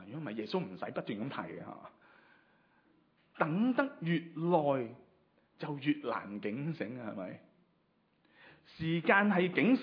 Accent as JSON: {"language": "Cantonese", "country": "China", "said": "我觉得就好像我们中国人经常都会讲一句说话"}